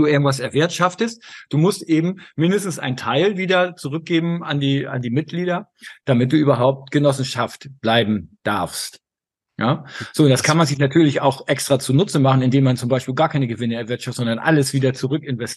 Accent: Wilster, Schleswig-Holstein, Germany; Also wir hatten eine Volksbank in Wilster, in dem 5000-Seelen-Kap, wo ich groß geworden bin

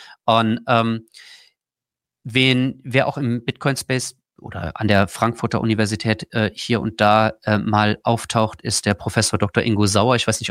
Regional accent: Austria; Und ich sehe als Österreicher grundsätzlich einen kausalen Effekt dazu.

